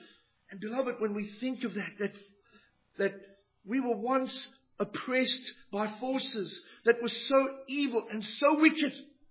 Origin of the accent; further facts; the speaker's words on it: South Africa; I come from South Africa.